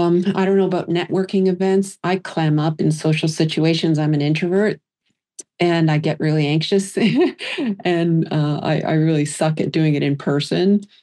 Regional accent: Canada; I'm Canadian, he's in the US.

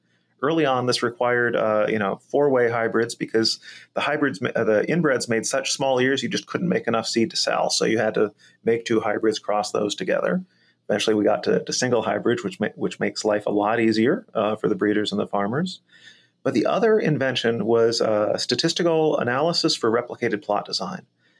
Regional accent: Ames, Iowa, United States; I grew up right there in Ames, Iowa. Went off to both New York and California to study corn before coming back here to the University of Nebraska.

